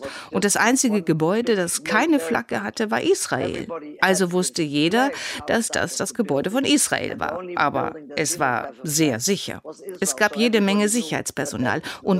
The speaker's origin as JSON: {"language": "German", "country": "Netherlands", "said": "Und ich komme ursprünglich aus den Niederlanden und meine Eltern und meine Geschwister leben noch immer dort."}